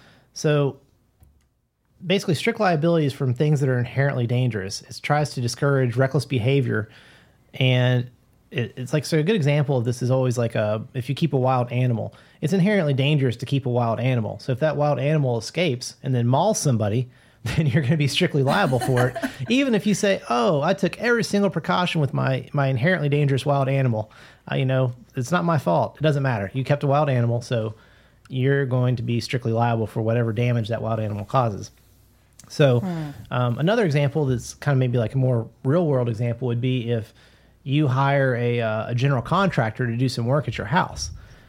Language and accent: English; Huntington, West Virginia, United States; And he's like, "Well, where are you from?" I said, "Huntington, West Virginia.